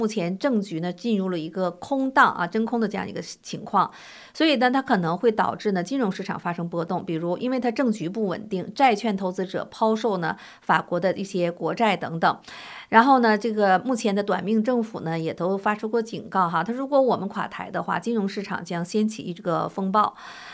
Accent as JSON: {"language": "Chinese", "country": "China", "said": "这是我们大陆人怎么念的我也不知道"}